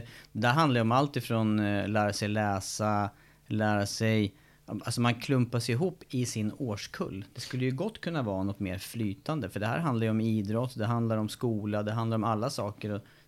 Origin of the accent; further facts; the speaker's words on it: Stockholm, Stockholm County, Sweden; Jag föddes i Stockholm, Sabbatsbergs sjukhus. Min pappa från Stockholm, min mamma från Eskilstuna. Jobbade i Stockholm på den tiden. Uppväxt de inledande åren på Beckomberga.